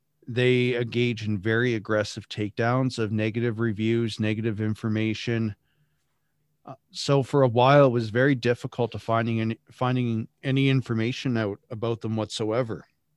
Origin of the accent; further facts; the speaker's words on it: Saskatchewan, Canada; I'm from Canada, Saskatchewan, Canada, a little bit more northern.